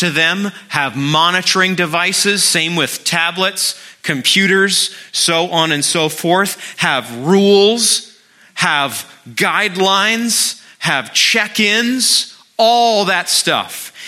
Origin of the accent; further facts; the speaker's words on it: Maine, United States; the magazine counter at the local dime store when I was growing up in Maine.